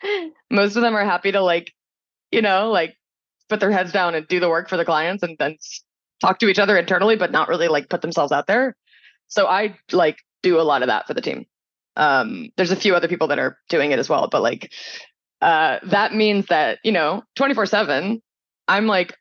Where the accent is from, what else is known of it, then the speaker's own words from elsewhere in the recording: California, United States; So I grew up actually like in the Bay Area. My father was in Silicon Valley from the 80s.